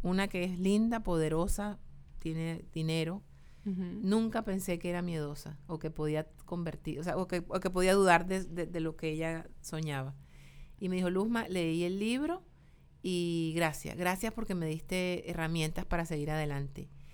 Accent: Cartagena, Bolívar, Colombia; moved away as an adult; now in Miami, United States; Yo me vine de Cartagena a estudiar periodismo aquí a Miami y tuve la suerte de conocer a Cristina Saralegui. Yo la leía en Colombia cuando yo estaba en Cartagena.

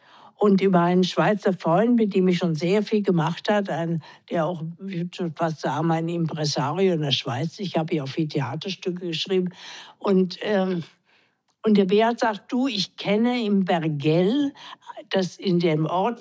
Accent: Bonn, North Rhine-Westphalia, Germany; ich bin ja in Bonn aufgewachsen

